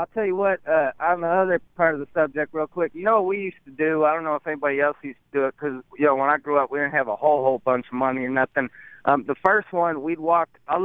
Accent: Buffalo, New York, United States; Despite my accent, I actually am from Western New York, grew up in Buffalo, was a Bills fan before I could even walk.

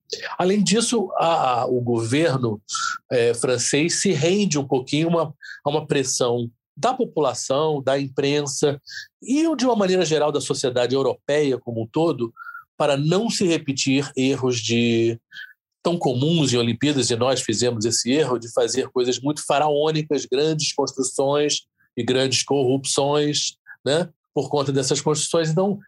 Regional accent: Rio de Janeiro, Brazil; Talvez seja a cidade que eu conheça melhor depois do Rio de Janeiro, que é onde eu nasci e onde eu vivo.

